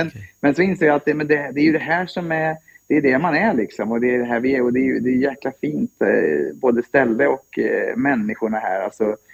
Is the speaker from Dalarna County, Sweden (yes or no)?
no; Mariestad, Västra Götaland County, Sweden; now in Stockholm, Sweden; jag har ju bott i Stockholm några år nu och så här, och då tror de ju ofta att jag är från Värmland, för jag, det är ju vi i Mariestad som trakten där. Vi har ju både Bert Karlssons västgötska från Skara, och så har vi ju den värmländska språkmelodin också.